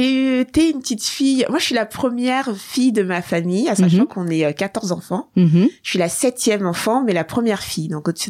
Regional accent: France; En France, moi je suis née en France en 78.

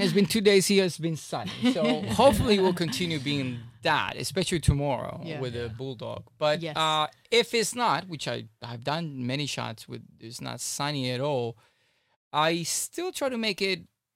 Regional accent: Miami, Florida, United States; In fact, I grew up in Miami, which is the sun is the harshest sun you're going to encounter.

